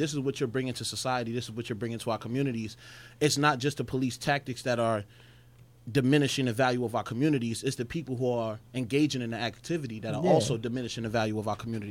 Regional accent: Bronx, New York, United States; I'm an honest person. But I come from the Bronx.

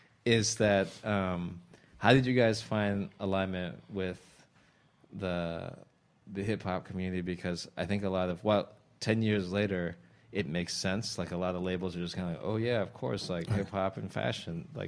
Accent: Normal, Illinois, United States; I said to him that I grew up in Normal, Illinois, which is a farm community, and then this is like the 70s and 80s

